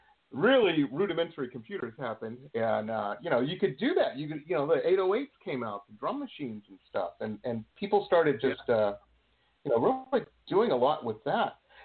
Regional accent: Detroit, Michigan, United States; when I was a kid, I grew up in Metro Detroit, but in the Midwest there, it seemed that everyone I knew wanted to be a guitar player.

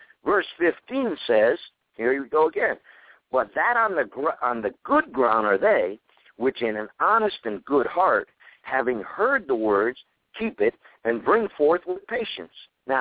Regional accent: Connecticut, United States; now in Imperial Beach, United States; now I'm from Connecticut, and I was born in Connecticut, and I'm out here in California right now in Imperial Beach

